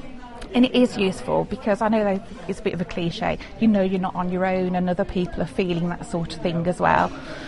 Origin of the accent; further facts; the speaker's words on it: Redditch, West Midlands, United Kingdom; and I'm from Redditch.